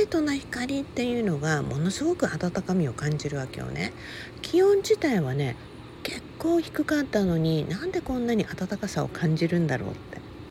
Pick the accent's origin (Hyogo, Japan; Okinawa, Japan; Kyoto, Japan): Okinawa, Japan; 沖縄に住んで、ね、生まれ育った沖縄でね、まあ、そんな裕福といえるような環境で生まれたわけではないので、まあ、普通当たり前っていうか、普通のね家庭に生まれ育ちました。